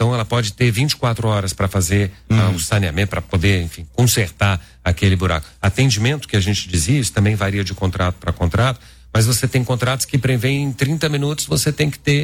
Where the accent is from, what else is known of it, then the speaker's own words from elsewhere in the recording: Belo Horizonte, Minas Gerais, Brazil; Eu sou mineiro, de Belo Horizonte.